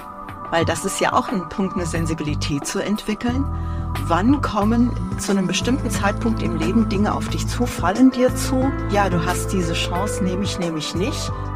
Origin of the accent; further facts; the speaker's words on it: Mainz, Rhineland-Palatinate, Germany; moved away as an adult; Also das war so meine Heimat, bis ich nach dem Grundstudium dann Mainz verließ, ja.